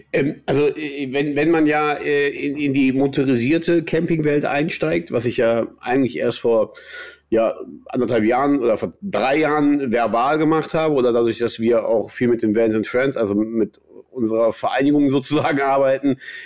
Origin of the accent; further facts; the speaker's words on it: Rhineland, Germany; Also meine Verbindung als Rheinländer